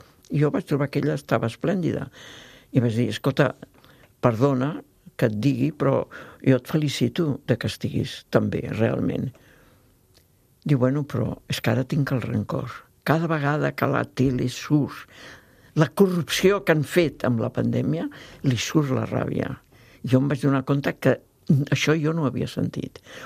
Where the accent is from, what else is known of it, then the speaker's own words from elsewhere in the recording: France; Catalan is a second language; jo vinc d'una família il·lustrada. En aquell moment era París, era França, jo vinc de França.